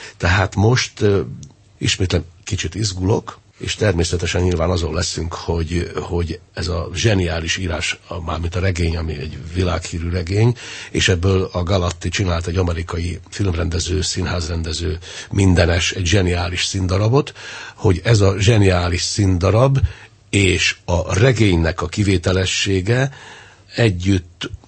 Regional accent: Székesfehérvár, Fejér, Hungary; picit hagy büszkélkedjek én félig meddig székesfehérváriként

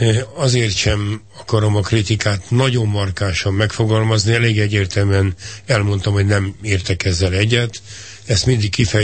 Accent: Budapest, Hungary; Hát én született budapesti vagyok, ős budapesti, valószínűleg pozitívan elfogult is vagyok ezzel a várossal.

